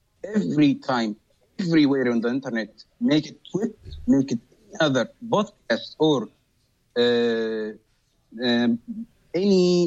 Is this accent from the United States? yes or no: no; Egypt; I'm from Egypt. I'm actually from Egypt, by the way.